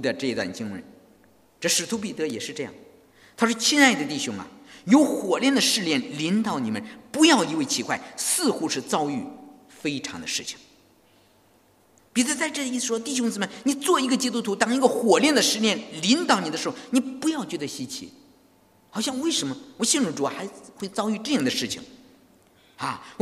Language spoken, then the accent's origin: Chinese; China; 其实我们中国人也有罪，你知道吗？